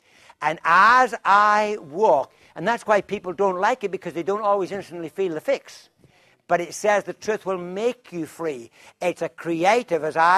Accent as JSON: {"language": "English", "country": "Ireland", "said": "Do you know, I'm Irish and I love a bargain."}